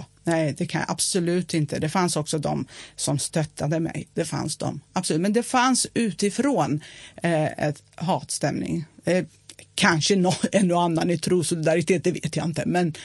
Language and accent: Swedish; Batman, Batman Province, Turkey; Swedish is a second language; Ja, min hemstad.